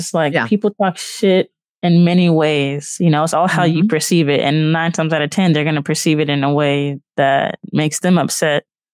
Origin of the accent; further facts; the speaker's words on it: Richmond, California, United States; also born or lived in Louisiana; I grew up in the Bay Area. I was born in Louisiana. I only lived there until I was like 3, but I grew up in the Bay in Richmond, Oakland, Vallejo, Concord.